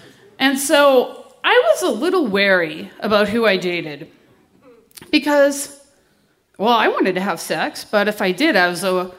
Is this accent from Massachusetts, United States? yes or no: yes; Boston, Massachusetts, United States; But, like, I kind of didn't know, like, what I even wanted because I grew up in Boston.